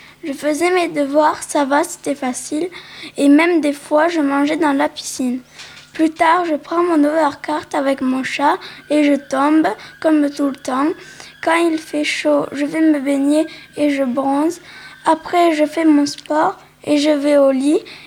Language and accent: French; Albi, Occitanie, France; j'ai 9 ans, je viens d'Albi.